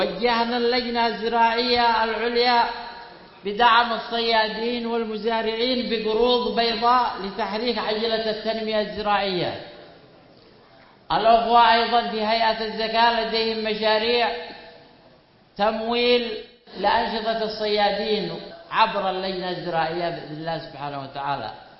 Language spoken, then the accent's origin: Arabic; Yemen